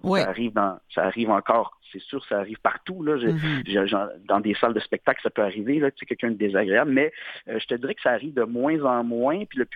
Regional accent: Saint-Jérôme, Quebec, Canada; je suis un gars qui a grandi en région. J'ai grandi à Saint-Jérôme, dans les Laurentides. Ensuite, j'ai déménagé à Sainte-Thérèse, Laval. Et ensuite, j'ai traversé l'île. Là, je suis rendu à Richelieu, sur la rive sud. J'ai jamais habité sur l'île en soi.

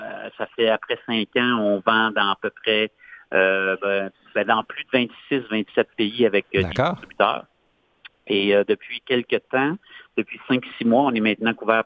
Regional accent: Quebec City, Quebec, Canada; Alors moi, je viens de, on est de Québec tous les deux

